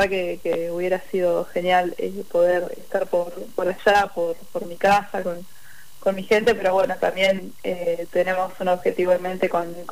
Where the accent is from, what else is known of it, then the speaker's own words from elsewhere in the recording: Argentina; Como argentino te pone orgulloso